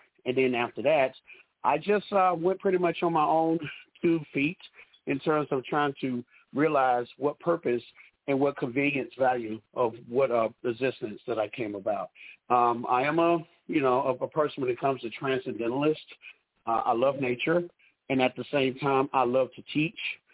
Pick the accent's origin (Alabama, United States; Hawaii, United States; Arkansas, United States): Alabama, United States; Tuscaloosa; now in Tallahassee, United States; I currently live in Tallahassee, Florida, but I'm from Tuscaloosa, Alabama